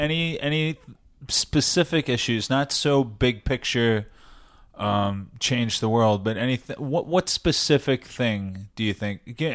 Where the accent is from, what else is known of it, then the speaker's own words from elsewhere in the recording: Queens, New York, United States; I'm from Queens myself, by the way.